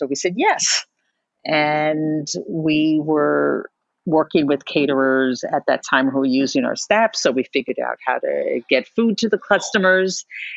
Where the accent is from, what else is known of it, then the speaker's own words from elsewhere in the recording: Manhattan, New York, United States; Now, I'm a native New Yorker, third generation Manhattan. So I always say I come from a very small island, and it is, home.